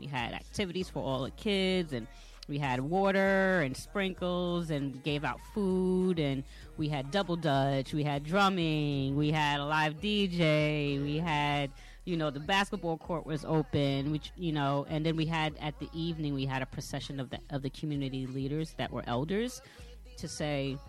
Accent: New York City, New York, United States; also born or lived in Hempstead / Staten Island / the Bronx; I grew up initially in New York City. We bounced around a lot growing up, Hempstead, Long Island, Staten Island, the Bronx.

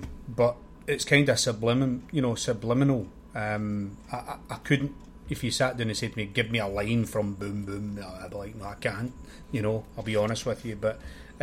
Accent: Scotland, United Kingdom; moved away as an adult; I left Scotland. I came here, about 8 years ago. So I was in my mid to late 30s. So by that time, my accent's obviously

